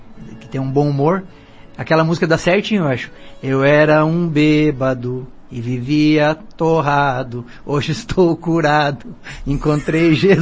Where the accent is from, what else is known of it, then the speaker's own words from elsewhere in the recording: Paranaguá, Paraná, Brazil; also born or lived in São Paulo; now in Curitiba, Brazil; Nasci em São Paulo. Aí, quando eu tinha lá meus 8 anos de idade, minha família veio pra Paranaguá, aqui no litoral. E aí, eu me criei em Paranaguá, né? Em Curitiba eu cheguei mais ou menos 2003, 2004. Tô até hoje